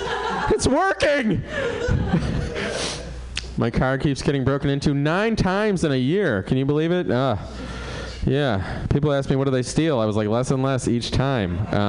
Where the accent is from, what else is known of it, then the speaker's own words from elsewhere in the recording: Cleveland, Ohio, United States; moved away; I moved here in 98 from Cleveland. I didn't like the weather. You know, I was from Cleveland. Nobody could understand me.